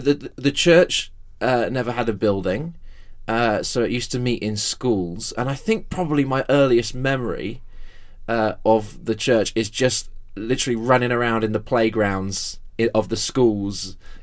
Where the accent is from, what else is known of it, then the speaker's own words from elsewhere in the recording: Exeter, South West England, United Kingdom; the local church I was brought up in my hometown of Exeter